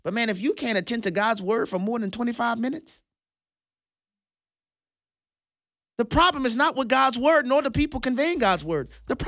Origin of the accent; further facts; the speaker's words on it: Louisiana, United States; He then moved to my home state, Go Tigers, to Louisiana State University